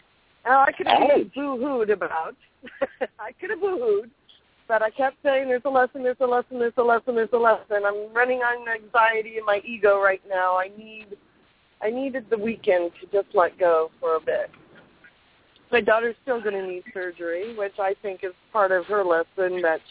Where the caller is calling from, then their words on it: California, United States; I'm calling from California.